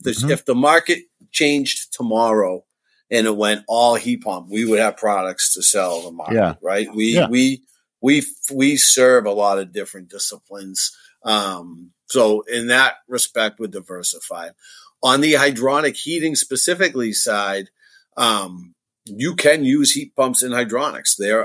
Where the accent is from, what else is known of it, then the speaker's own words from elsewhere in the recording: Boston, Massachusetts, United States; So grew up in Boston, still live in Boston.